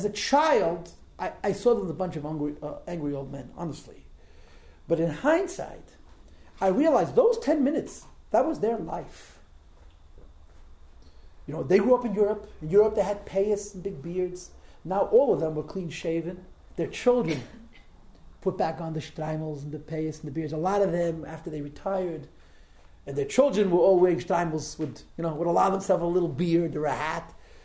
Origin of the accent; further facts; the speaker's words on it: Crown Heights, New York, United States; I was born in Crown Heights. Okay, I spent almost all of my life in Crown Heights, and I'm functional.